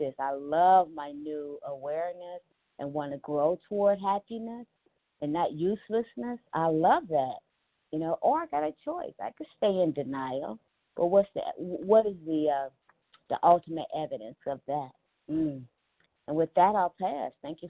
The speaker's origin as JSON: {"language": "English", "town": "Cincinnati", "region": "Ohio", "country": "United States", "said": "I am from Ohio, Cincy, Ohio."}